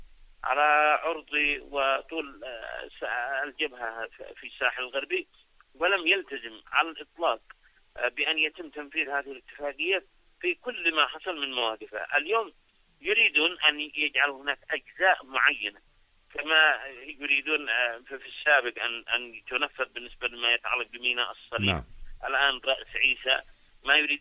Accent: Yemen; وأنا مواطن يمني يريد أن يحقق الاستقلال لبلده

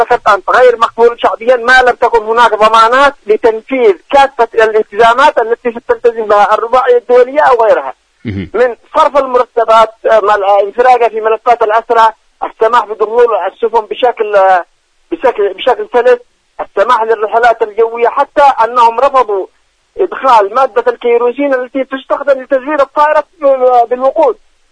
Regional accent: Yemen; نحن كشعب يمني إلى جوار أخواننا

